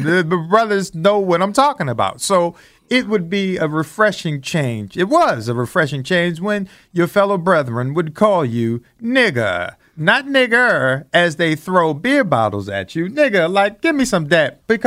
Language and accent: English; Randallstown, Maryland, United States; We was in the mid-60s. In the early 70s, Randallstown, Deer Park.